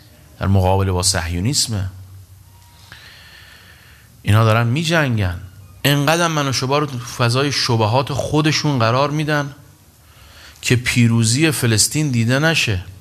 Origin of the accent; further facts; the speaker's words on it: Iran; اما ما روش کار نمی کنیم و نباید هم روش کار کنیم، چون ما ایرانیم